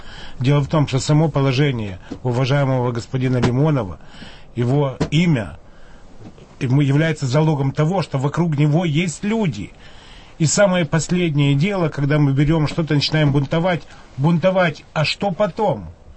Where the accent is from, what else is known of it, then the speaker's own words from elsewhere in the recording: Kyiv, Ukraine; я очень хорошо знаю Украину. Я, в общем, происхожу из Киева